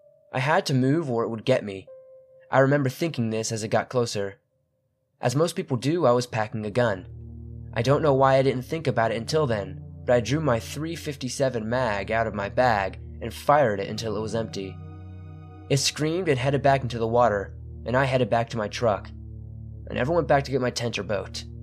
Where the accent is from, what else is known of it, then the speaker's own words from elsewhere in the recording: Louisiana, United States; Growing up in Louisiana along the Sabine River, where the mouth of the Anacoco Creek runs in, I heard about legends of monsters, ghosts, and lost treasures